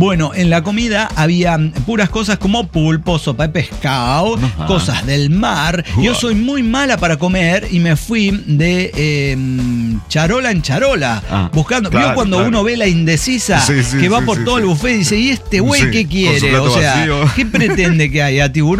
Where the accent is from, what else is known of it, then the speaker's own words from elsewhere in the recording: Mexico; ¿Es porque soy mexicano?